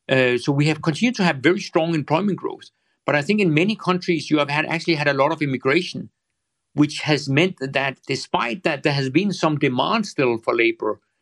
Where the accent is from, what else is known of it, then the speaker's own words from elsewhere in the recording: Denmark; And actually also in my home country, Denmark, it was extraordinarily tight.